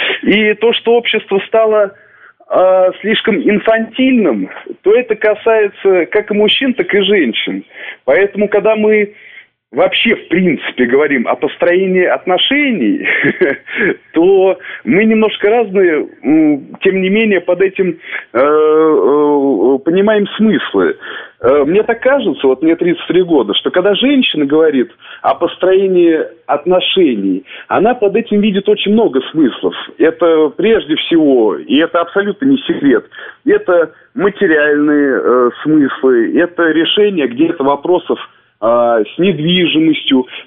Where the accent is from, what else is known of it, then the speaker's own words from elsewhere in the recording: Moscow, Russia; в Москве, вот я москвич, например